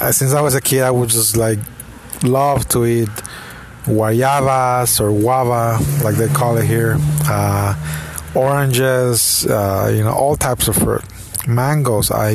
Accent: Mexico; Well, it turns out I'm from the Valley of Mexico.

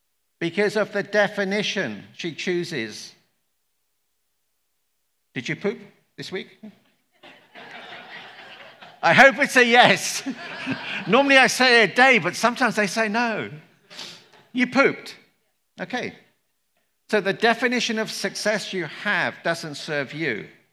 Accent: India; So I'm Indian, so with our kids, we want them to get very, very high grades, like 100 out of 100.

